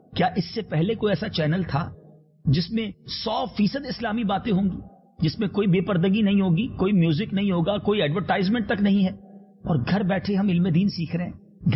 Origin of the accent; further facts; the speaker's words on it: Kharadar, Sindh, Pakistan; میں خود خارا در میں رہتا تھا، میری پیدائش بھی اس علاقے کی ہے، اس لیے میں آئی وٹنس ہوں ان تمام چیزوں کا.